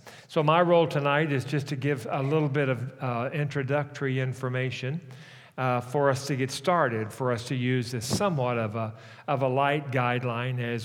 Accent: Arkansas, United States; After all, I am from Arkansas, and I'm exceptional in that I wear shoes and I do read.

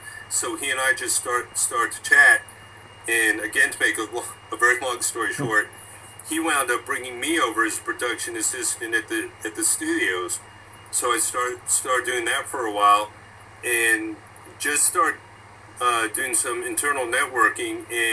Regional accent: Florida, United States; So, having been born and raised in the Sunshine State, always wanted to work for Disney.

